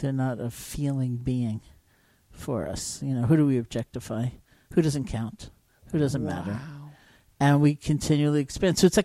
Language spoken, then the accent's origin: English; New York, United States; I'm a New Yorker. I couldn't bear to do that.